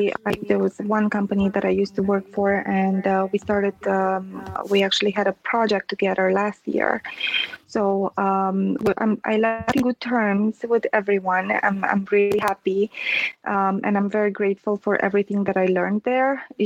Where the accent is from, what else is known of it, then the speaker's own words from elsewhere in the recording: Transylvania, Romania; English is a second language; moved away as an adult; now in United States; I'm Romanian. I was born and raised in Transylvania. And I have a journalism degree from back home